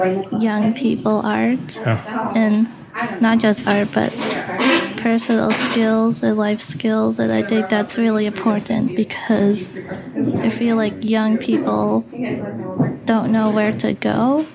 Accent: Saskatchewan, Canada

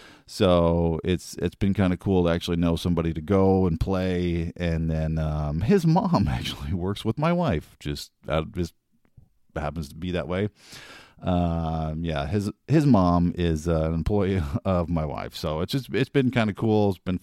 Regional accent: Texas, United States; I mean, I am from Texas and I live in Texas.

